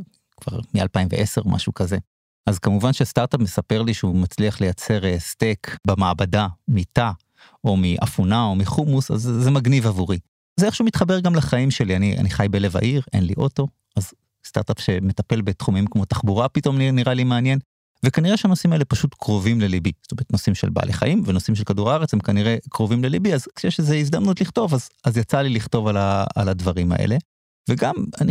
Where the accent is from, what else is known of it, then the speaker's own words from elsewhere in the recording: Rosh Pina, Northern District, Israel; שאותו אני מכיר, כי אני מראש פינה